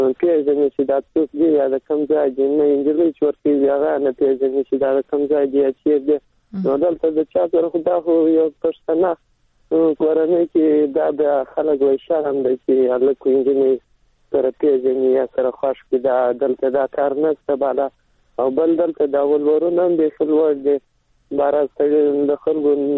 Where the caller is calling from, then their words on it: Helmand, Afghanistan; هم د هلمند سره